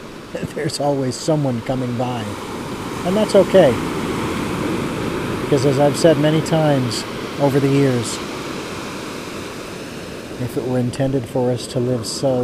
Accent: Phoenix, Arizona, United States; Being born and raised in Phoenix, Arizona. Family of eight, a brother, two older sisters, two younger sisters, two parents, in a three-bedroom, one-bathroom home that could not have been more than 1,000 square feet

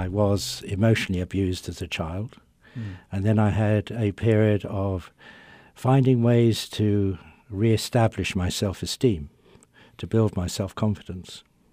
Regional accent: United Kingdom; I come from Britain originally.

